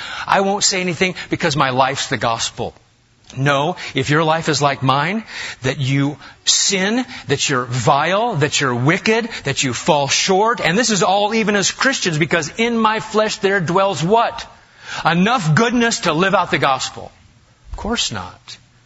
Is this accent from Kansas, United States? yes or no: no; Massachusetts, United States; Whenever I'm out of town and talk to other congregations, I say, well, I'm from Massachusetts.